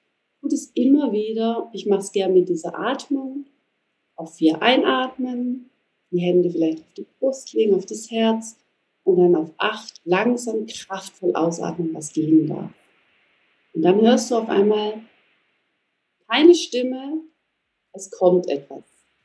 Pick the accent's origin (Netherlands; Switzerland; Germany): Netherlands; Und ich bin ja Niederländerin und ich liebe einfach meine Heimat und auch die Mentalität meiner Heimat.